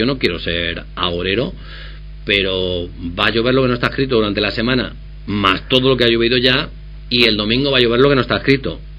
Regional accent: Salamanca, Castile and León, Spain; normalmente somos salmantinos y de la zona

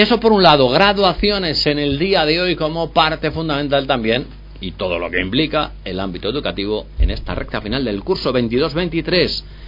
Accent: Spain; Pero nosotros

